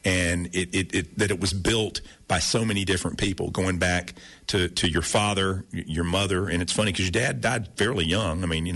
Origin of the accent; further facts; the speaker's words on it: Augusta, Georgia, United States; I say, I'm from Augusta. That's where I'm from. And I grew up, you know, right across from the golf course, if anybody ever asked me.